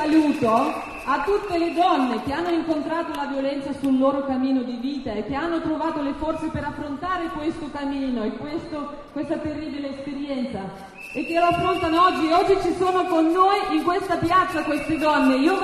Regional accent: Russia; Italian is a second language; now in Italy; Io sono russa e ho 42 anni.

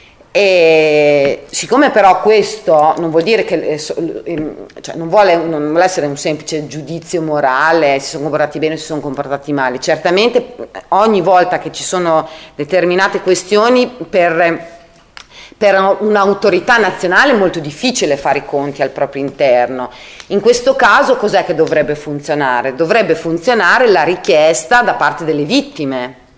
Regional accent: Campogalliano, Emilia-Romagna, Italy; come aveva vissuto Campo Gagliano, quindi il mio paese, il mio territorio

